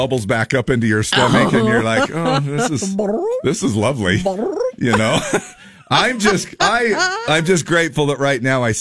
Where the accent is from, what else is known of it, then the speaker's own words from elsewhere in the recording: Salt Lake City, Utah, United States; I was born and raised in Salt Lake in the Cottonwood area, and when we moved to we were in the Sandy area and we moved to Manti